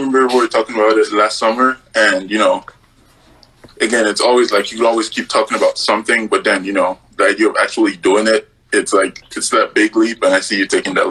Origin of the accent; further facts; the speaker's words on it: Jos, Plateau, Nigeria; I am from Nigeria, specifically from Jos.